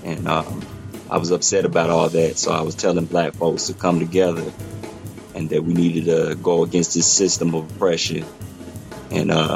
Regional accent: the South, United States; because I'm actually from the South, but due to the military, I was able to move out here in Nebraska.

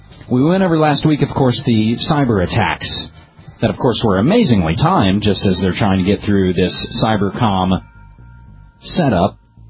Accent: West Virginia, United States; senator from my home state of West Virginia

